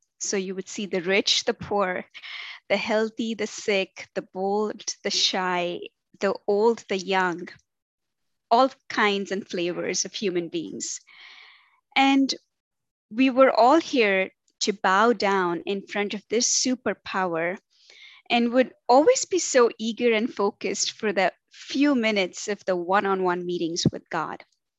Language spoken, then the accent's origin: English; Tamil Nadu, India; now in Cary, United States; in Cary, North Carolina. And like you mentioned, I was raised in India. And, I was born into an Orthodox, yet liberal Hindu, South Indian, and to be more specific, Tamilian